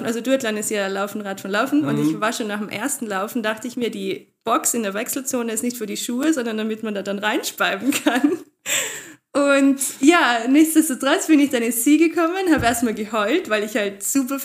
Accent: Carinthia, Austria; now in Vienna, Austria; Ich komme ursprünglich aus Kärnten, bin dort ganz normal in die Schule gegangen, so wie jeder normale Mensch. Bin dann zum Studieren nach Wien gekommen und bin seitdem in Wien fest.

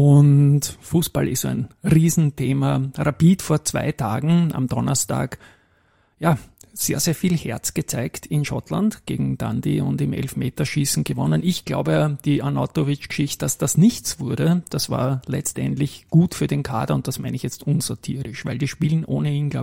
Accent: Austria; wir in Österreich da leider nicht dabei sind als Österreicher.

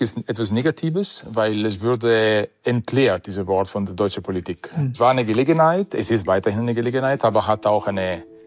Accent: Modena, Emilia-Romagna, Italy; German is a second language; now in Germany; Ich komme aus Emilia-Romagna, so ja. Modena, die Ecke. Sehr bekannt für Maranello und die Ferrari.

